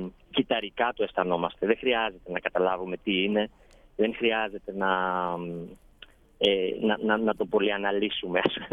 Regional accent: Greece; Εμείς σαν Έλληνες, αλλά το ίδιο πιστεύουν και οι ξένοι που έρχονται, ας πούμε.

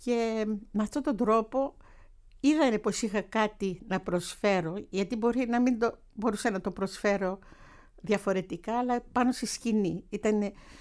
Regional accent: Suez, Egypt; Εγώ μεγάλωσα στο Σουέζ, ναι.

